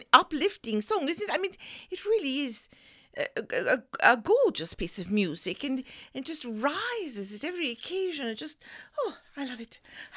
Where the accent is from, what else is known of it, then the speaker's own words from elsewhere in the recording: United Kingdom; since the rest of being British is so good. And you know, we have a great deal of influence all over the world, so that's a good thing about being British, I think.